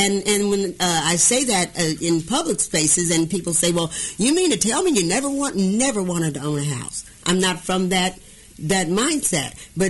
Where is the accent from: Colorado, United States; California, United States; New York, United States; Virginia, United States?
New York, United States; New York City; I'm from New York City. I've never wanted to own a house.